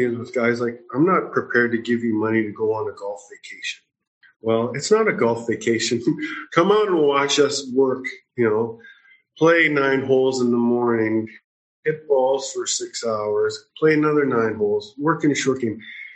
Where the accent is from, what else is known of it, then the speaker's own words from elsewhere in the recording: Fort McMurray, Alberta, Canada; I know growing up in Fort McMurray, obviously my career didn't really take off much after that, but going back and playing events, you know, just the amount of support in that small town